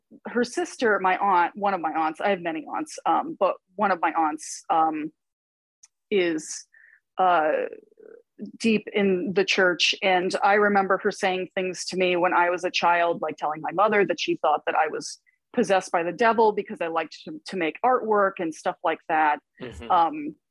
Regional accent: Connecticut, United States; I grew up in New England. So I'm from Connecticut. I'm from rural Connecticut, not far from New York State.

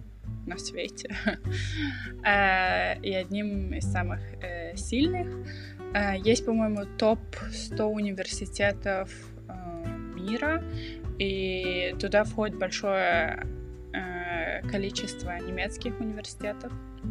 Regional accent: Kazakhstan; now in Germany; я сама из Казахстана, но живу и учусь в Германии.

